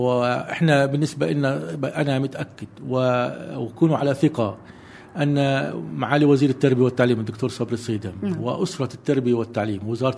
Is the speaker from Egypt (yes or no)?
no; Palestine; يعني إحنا شعب فلسطيني في عنا ظروف